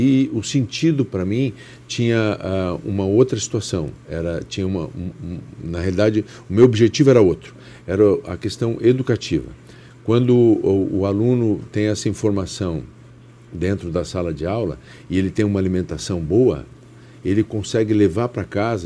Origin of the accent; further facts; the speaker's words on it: Brazil; E a gente, como brasileiro, já que é um momento de eleição